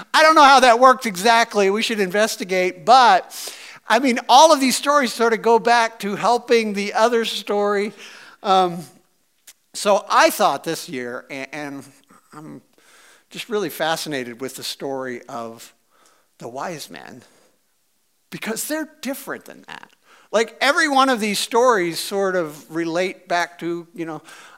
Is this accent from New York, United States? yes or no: no; Missouri, United States; I'm from Missouri. We say things weird and wrong.